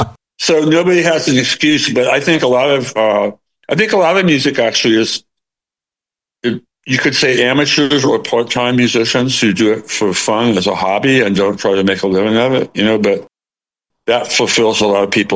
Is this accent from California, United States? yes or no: yes; San Diego, California, United States; also born or lived in Florida; But I grew up in San Diego before I moved to Florida, and there was great, unbelievably good Mexican food in San Diego.